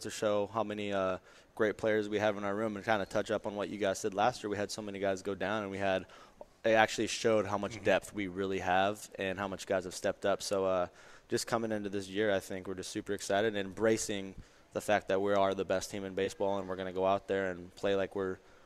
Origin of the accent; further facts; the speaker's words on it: Murrieta, California, United States; I grew up like 2.5 hours south of there. It's called Murrieta.